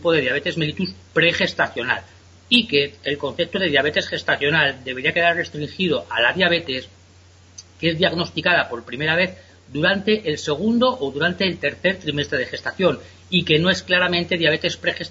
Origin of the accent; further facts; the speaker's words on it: Spain; Curiosa es la situación que se da aquí en mi país, en España